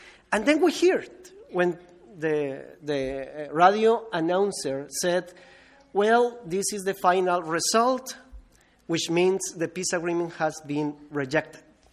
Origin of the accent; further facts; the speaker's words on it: Colombia; English is a second language; between the government and the Revolutionary Army of las FARC. So, by the way, as you have noted now, my mother language is not English.